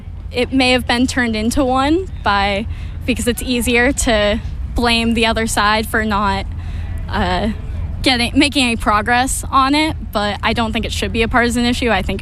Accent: Upton, Massachusetts, United States; I'm from Upton, Massachusetts.

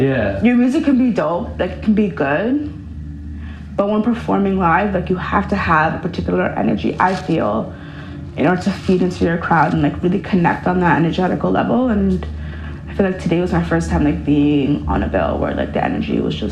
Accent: Canada; because I'm from Canada, right? So being in New York, it really like

